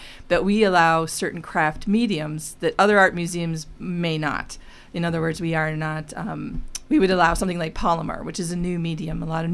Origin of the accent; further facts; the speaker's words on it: Racine, Wisconsin, United States; moved away as an adult; also born or lived in London; I grew up in Racine until I was about 18. Then I went away for about 10 or 12 years, and then I came back.